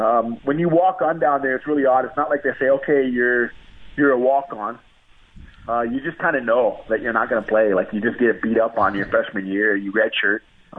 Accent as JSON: {"language": "English", "country": "Canada", "tie": "born there", "said": "my dad kind of let it slip that I was born in Canada"}